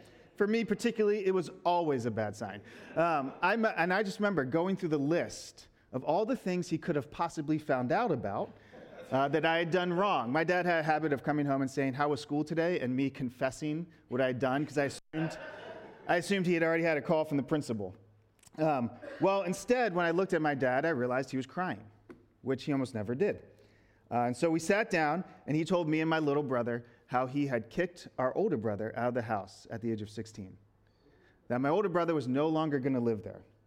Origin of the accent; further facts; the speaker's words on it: Baltimore, Maryland, United States; When I was 14, I grew up in Baltimore.